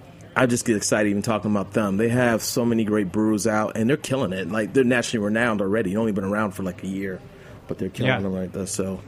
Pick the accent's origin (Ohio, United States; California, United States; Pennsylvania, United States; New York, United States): New York, United States; born there; I mean, I was born in New York